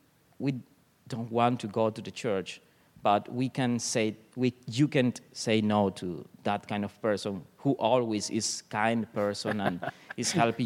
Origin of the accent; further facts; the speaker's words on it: Cuba; English is a second language; Growing in that condition, when you become Christian, you are real.